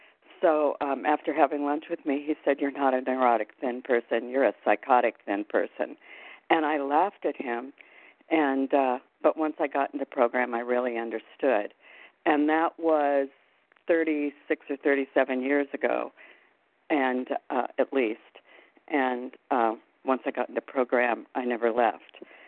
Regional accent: Arizona, United States; I'm from Arizona.

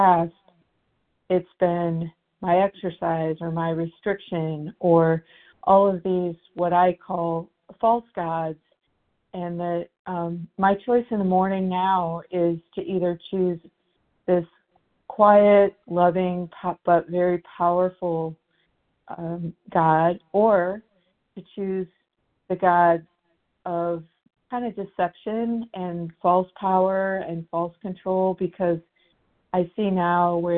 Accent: Arizona, United States; I am from Arizona.

